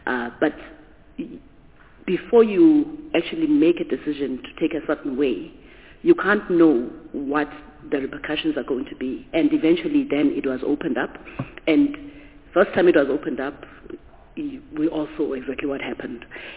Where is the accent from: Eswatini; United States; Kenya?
Eswatini; As I indicated before, I was raised in Swaziland. It's known as one of the capitals of marijuana growing